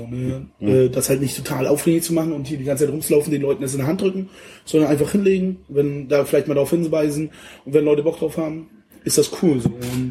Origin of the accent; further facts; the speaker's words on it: Mecklenburg-Vorpommern, Germany; moved away as an adult; now in Rostock, Germany; So ursprünglich aus dem Landkreis Termin. Mhm. Das ist nochmal mehr in Vorpommern.